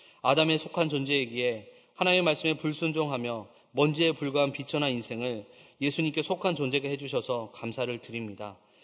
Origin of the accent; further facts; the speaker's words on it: South Korea; born there; 우리는 이 땅에 여기서 태어났기 때문에 신앙의 자유를 얻었고요.